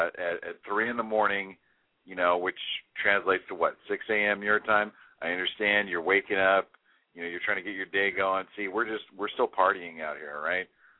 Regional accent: San Francisco, California, United States; I'm from the San Francisco Bay Area.

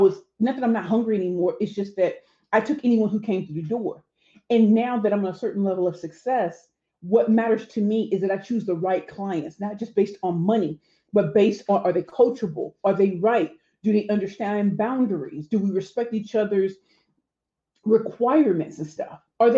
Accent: St. Louis, Missouri, United States; moved away as an adult; I'm from St. Louis, and when I went off to Spelman College in Atlanta, I graduated 20 years ago.

